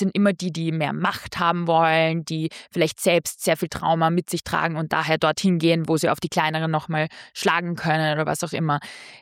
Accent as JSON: {"language": "German", "country": "Austria", "said": "bei mir war es dann auch noch, dass es diese Ausländerin, was absurd klingt als Österreicherin"}